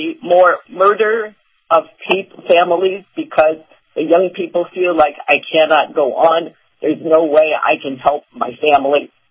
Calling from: Clearwater, Florida, United States; I'm calling from Clearwater, Florida.

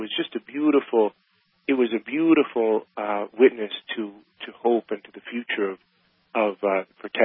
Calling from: Tulsa, Oklahoma, United States; Good to be with you, Scott. I'm calling you from Tulsa, Oklahoma.

